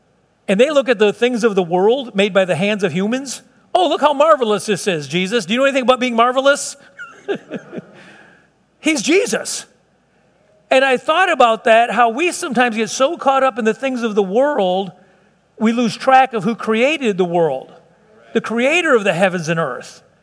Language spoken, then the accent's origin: English; Chicago, Illinois, United States; I grew up in South Chicago. There was no phones.